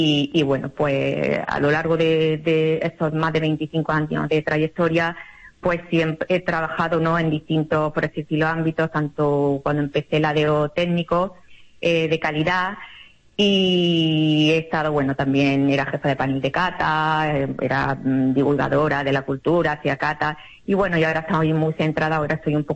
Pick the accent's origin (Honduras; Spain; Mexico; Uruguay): Spain; Puerta de Segura, Andalusia; moved away as an adult; now in Úbeda, Spain; yo soy serrana, yo soy de la Puerta de Segura, nacida allí, en la que he vivido, pues, hasta el año 2005, que me trasladé a Úbeda.